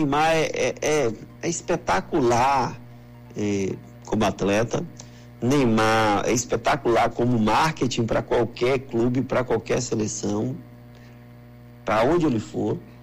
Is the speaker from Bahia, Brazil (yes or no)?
yes; Juazeiro, Bahia, Brazil; E eu voltar embora pra minha terrinha aí, que já tem um tempo, eu acho que já tem mais de 2 meses que eu não fui, que eu não vou a Juazeiro